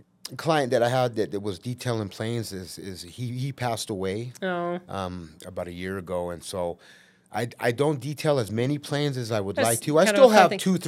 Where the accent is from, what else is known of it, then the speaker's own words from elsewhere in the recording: Ogden, Utah, United States; I grew up on 35th in Jackson. I went to Ogden High.